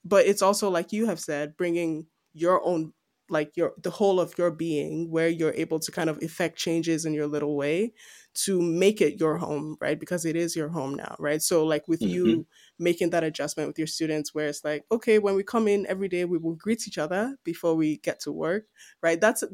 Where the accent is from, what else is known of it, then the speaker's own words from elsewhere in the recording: Nigeria; oh yeah, I know I'm from Nigeria and I can always go back there